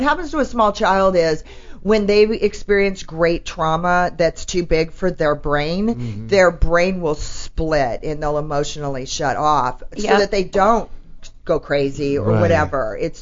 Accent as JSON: {"language": "English", "town": "Orange", "region": "California", "country": "United States", "tie": "born or raised there", "said": "I'm a California girl. I grew up in the OC. I was right from, you know, Orange."}